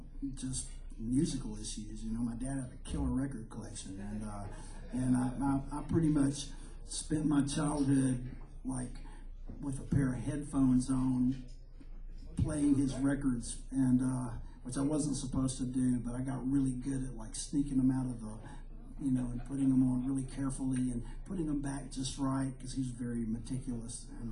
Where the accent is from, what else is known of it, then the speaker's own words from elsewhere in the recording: Muscle Shoals, Alabama, United States; upbringing wasn't a typical North Alabama upbringing, and I'm from the northwest corner of Alabama, and I'm from the Muscle Shoals area